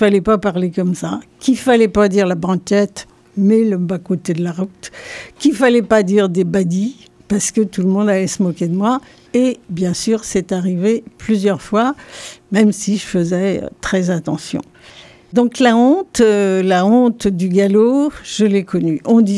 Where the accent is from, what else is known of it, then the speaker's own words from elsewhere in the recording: Sévignac, Brittany, France; first language Gallo; French is a second language; Je suis originaire de Sévignac, près de Bron, donc, où j'ai grandi jusqu'à 6 ans dans la ferme de mes grands-parents. J'y suis restée donc tout ce temps et j'ai appris à parler en fait en galop. Donc c'est ma langue maternelle.